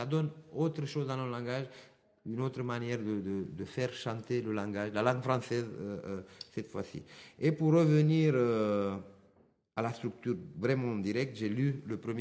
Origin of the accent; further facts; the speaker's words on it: Romania; Dans mon pays d'origine, le pays de là-bas, la Roumanie